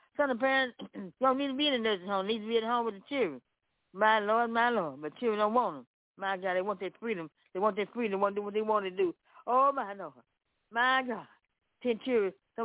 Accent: Memphis, Tennessee, United States; Yes, I am. Yes, I am. I'm from Memphis, Tennessee.

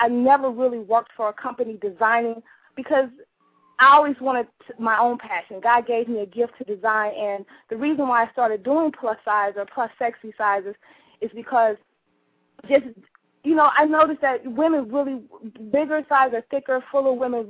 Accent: Midwest, United States; I'm originally from the Midwest, so I went to an all-girls school in Columbia, Missouri

